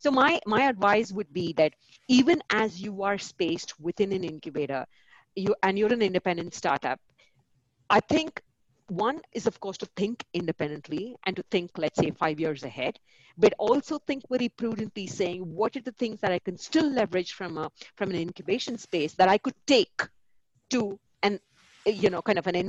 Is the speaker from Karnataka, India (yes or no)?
yes; Bangalore, Karnataka, India; Bangalore, we believed, was the best space to be in, right? I mean, apart from that being my hometown and therefore a comfort right there.